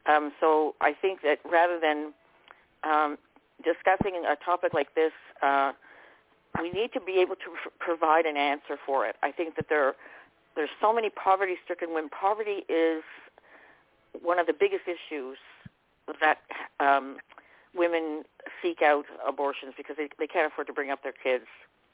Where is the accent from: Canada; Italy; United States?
Canada; I am from Canada, and we have the same issues here.